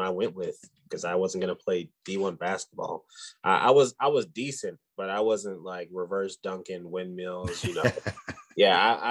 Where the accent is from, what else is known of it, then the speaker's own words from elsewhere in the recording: Louisville, Kentucky, United States; also born or lived in Alaska; When I got to middle school, I moved from Alaska back to Louisville, where I was born actually. And Louisville, Kentucky is just basketball city.